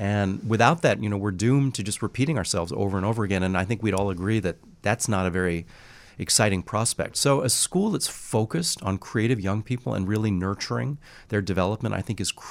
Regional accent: Chicago, Illinois, United States; also born or lived in Baltimore / El Paso / Cambridge; I love Chicago. I grew up here. So I was born in Chicago. I actually didn't think I'd move back to Chicago.

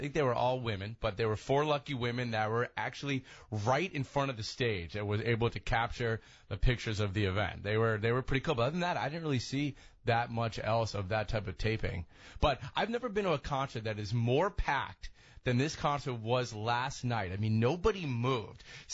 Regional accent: Chicago, Illinois, United States; I mean, I'm born and raised in Chicago here. So I was born and raised at Outer Drive East, 400 East Randolph, if you guys know that.

